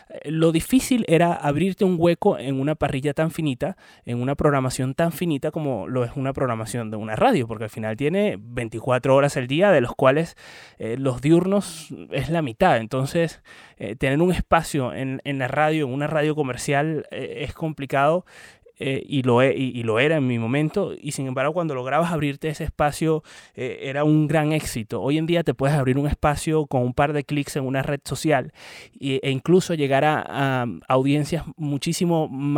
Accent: Puerto La Cruz, Anzoátegui, Venezuela; empezando la universidad además, en mi ciudad natal, Puerto La Cruz, en Venezuela.

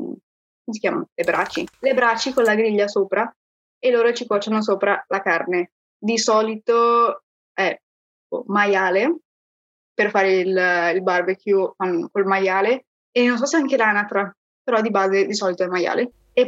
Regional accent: Padua, Veneto, Italy; Ecco, adesso ho detto anche sono di Padova.

